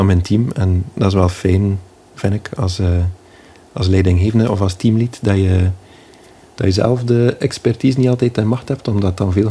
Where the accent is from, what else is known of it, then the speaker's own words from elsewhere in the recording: Izegem, Flanders, Belgium; Ik ben van Isegem, mijn vrouw is van Staatshem.